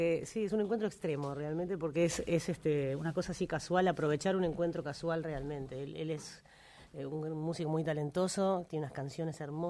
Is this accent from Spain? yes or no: no; Montevideo, Uruguay; yo soy de Montevideo. Son lugares pequeños pueblos donde es muy difícil asomar la cabeza y conocerse uno mismo y aceptarse